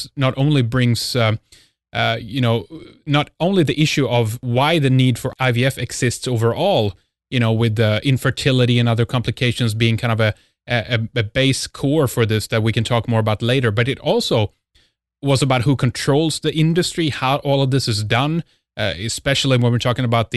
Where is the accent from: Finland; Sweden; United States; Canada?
Sweden; English is a second language; from Sweden, and this is Red Ice Radio.